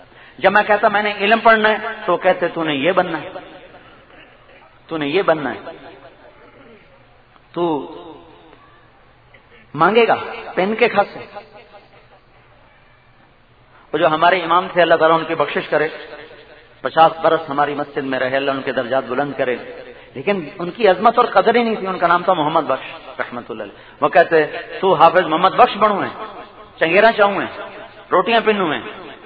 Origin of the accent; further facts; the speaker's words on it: Punjab, Pakistan; ہمارا گاؤں ہے ضلع ملتان میں, میاں چنوں سے 15 کلومیٹر شمال کی طرف.